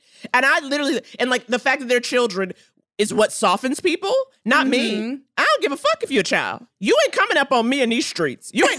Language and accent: English; Harlem, New York, United States; I grew up in Harlem. You know what I'm saying? I grew up in Harlem in the 80s, the 90s.